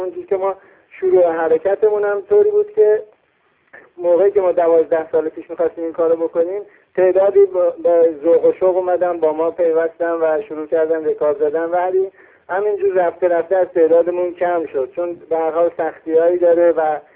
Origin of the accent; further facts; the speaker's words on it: Ardabil, Ardabil Province, Iran; چون من خودم بچه اردبیل هستم